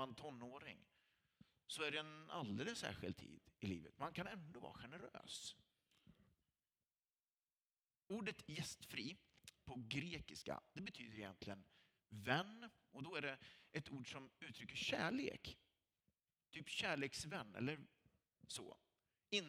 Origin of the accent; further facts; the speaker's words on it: Lidköping, Västra Götaland County, Sweden; Jag kommer från Lidköping och då skulle man lära sig att de olika bergarterna på Kinnekulla, det är jätteviktigt när man bor i Lidköping, där jag växte upp.